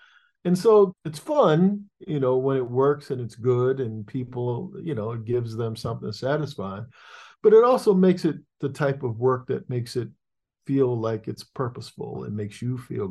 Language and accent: English; Annapolis, Maryland, United States; right outside my hometown in Annapolis, Maryland